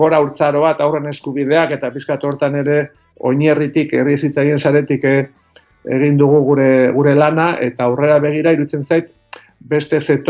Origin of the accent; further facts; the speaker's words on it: Lasarte, Basque Country, Spain; ni jaio nintzen Lasarte hori hartan, ez, Michelin bueno, etxe guztien gehienen ogibidea zan hartan, Eskola Nazionaletan ikasi nun, beraz, gazteleraz, eta Fuolian eta lagun arten eta ere gazteleraz